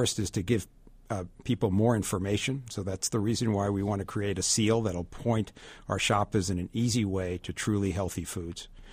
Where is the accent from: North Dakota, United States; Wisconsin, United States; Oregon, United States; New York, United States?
New York, United States; Queens; I'm from New York. I grew up in Queens. My mom's still there in the house I grew up in.